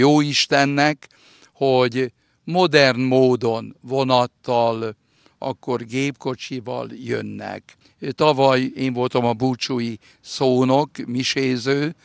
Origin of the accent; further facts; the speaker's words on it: Nagybajom, Somogy, Hungary; Nagybajomi vagyok, tehát egy olyan 16-17 kilométer.